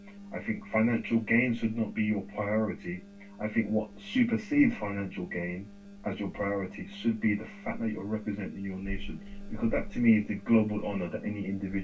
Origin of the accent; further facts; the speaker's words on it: United Kingdom; born there; UK-born Ghanaian. My mother, my dad, if you cut my blood and you see my DNA, they will tell you that I am from the Ashanti region, the Jumokati Kese.